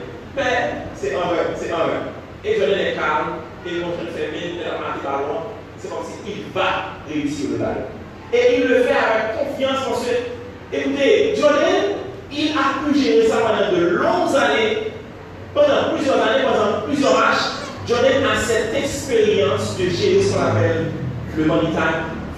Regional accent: Haiti; la situation dans laquelle nous vivons aujourd'hui en tant qu'haïtien

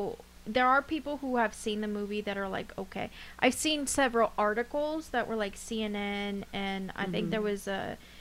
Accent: Livingston, California, United States; I'm from California, and the area where I'm from, I'm not even going to tell you the city because you have no fucking clue where it is. It's between San Francisco and San Diego.

